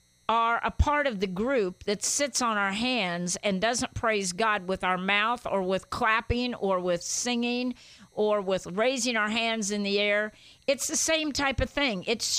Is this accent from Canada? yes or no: no; Guatemala; now in United States; I grew up in Central America as a missionary's kid, and we played baseball. And on my shortwave radio, I could get some games from San Francisco and the L.A. area in Guatemala.